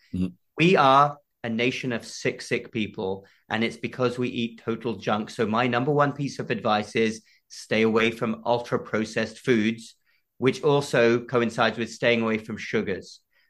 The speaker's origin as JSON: {"language": "English", "country": "United Kingdom", "said": "I'm a proud citizen. I want America to win. I want the UK to win. I'm a Brit as well."}